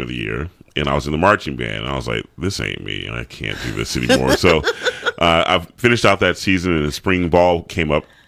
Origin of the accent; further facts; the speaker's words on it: Atlanta, Georgia, United States; Growing up in Atlanta, Georgia, I sang with the … when I was early on. My mom sang in the gospel choir. My dad was a Baptist minister. My sisters were singers. So I grew up in that type of environment.